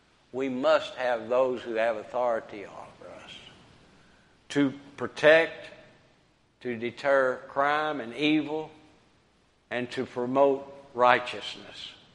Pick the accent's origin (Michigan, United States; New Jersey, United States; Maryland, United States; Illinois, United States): Illinois, United States; Brookport; When I was 5, 6, or 7 years old and I grew up in Brookport, Illinois, we never locked the doors.